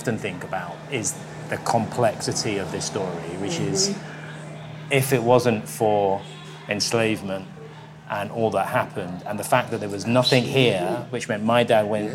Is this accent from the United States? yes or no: no; England, United Kingdom; I know I'm half English, half Grenadian. I know that what I try to do, I do both for Grenada, but also my country as well, Britain